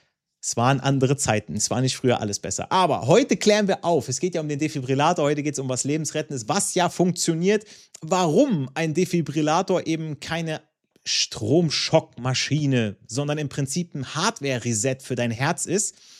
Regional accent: Italy; in meinem Heimatland Italien

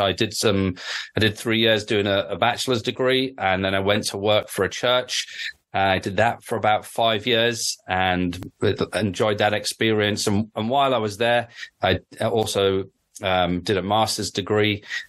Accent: North East England, United Kingdom; also born or lived in London; As you can tell, my accent's sort of hard to guess sometimes. I grew up in the Northeast, and then my dad actually got a job as a pastor down in the South in London. So sometimes my accent varies between the North and the South

